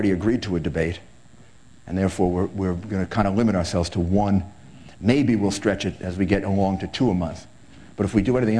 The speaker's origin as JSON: {"language": "English", "region": "New York", "country": "United States", "said": "wind turbines for my home state of New York."}